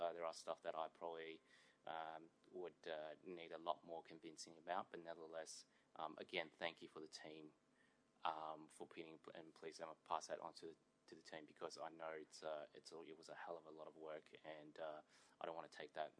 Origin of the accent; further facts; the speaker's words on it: Shanghai, China; now in Melbourne, Australia; I grew up in Shanghai, and I saw the growth of Pudong on the other side